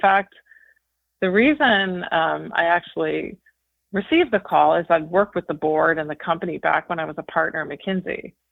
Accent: Chicago, Illinois, United States; I grew up in Chicago, actually the northern suburbs of Chicago, and I was lucky to be able to have a beautiful childhood growing up in the same town pretty much my whole life.

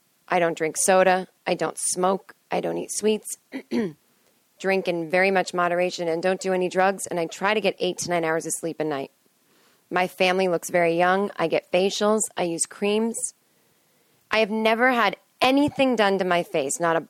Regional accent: Massachusetts, United States; I remember thinking one time growing up in Massachusetts in the winter, the power went out.

